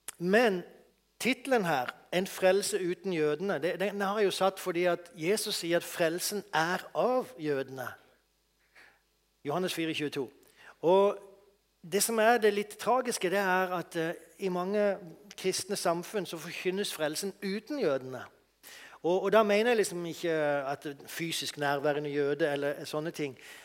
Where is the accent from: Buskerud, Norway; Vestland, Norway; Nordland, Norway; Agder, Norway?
Agder, Norway; Mandal; Jeg kommer fra Mandal, og en mil fra Mandal har vi Vigeland.